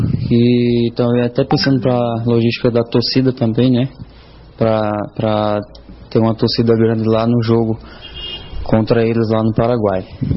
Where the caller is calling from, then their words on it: Arapiraca, Alagoas, Brazil; de Arapiraca, no estado de Alagoas.